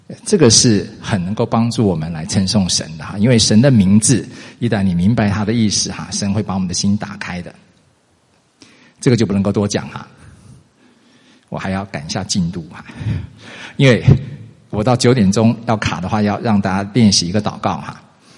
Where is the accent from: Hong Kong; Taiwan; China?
Taiwan; 我就透露一下哈，在我是台湾出生长大